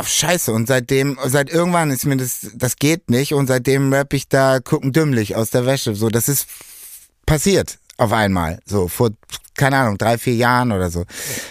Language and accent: German; Hamburg, Germany; born or raised there